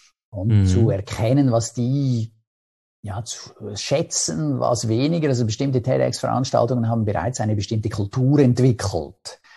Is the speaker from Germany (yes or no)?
no; Aargau, Switzerland; in der Aargauer Zeitung, also in der Zeitung, die eben lokal berichtet, dort, wo ich herkomme.